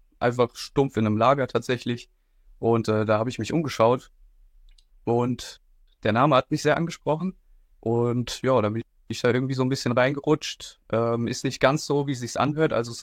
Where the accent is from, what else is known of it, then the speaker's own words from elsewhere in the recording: Hesse, Germany; ich bin 25 Jahre alt, ich komme aus Mittelhessen